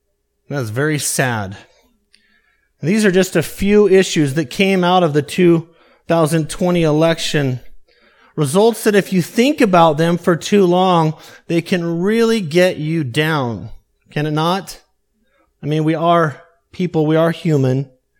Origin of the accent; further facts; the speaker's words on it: Colorado, United States; In fact, I grew up in Colorado, and when they turned the state, I call it green, not blue, green, it's had a huge impact on the state and the people that live there.